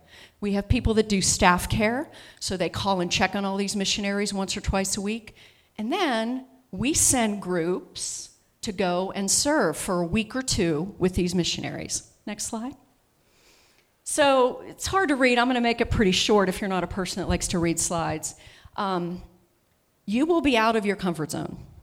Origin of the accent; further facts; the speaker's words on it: Pittsburgh, Pennsylvania, United States; I grew up in Pittsburgh, Pennsylvania. My relatives came from Slovakia area to work in the mills, steel mills in Pittsburgh.